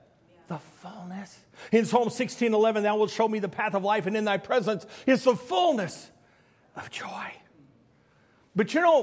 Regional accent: Illinois, United States; Now, we're from Illinois, y'all. All we ever use in Illinois is pepper and salt.

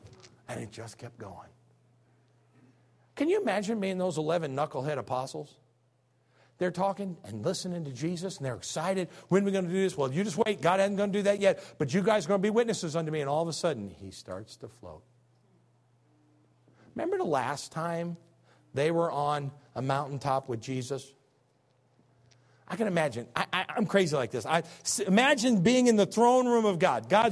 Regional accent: Illinois, United States; I'm a hick from Illinois, man. All we got out there is some trees that big.

